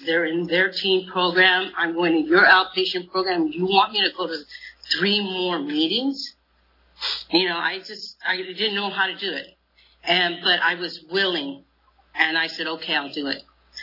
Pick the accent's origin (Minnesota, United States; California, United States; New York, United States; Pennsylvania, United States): California, United States; Corcoran; also born or lived in Hanford; I'm from Corcoran. That's my hometown. I grew up in Corcoran. Born in Hanford, raised in Corcoran, came to Visalia to come shop for our school clothes.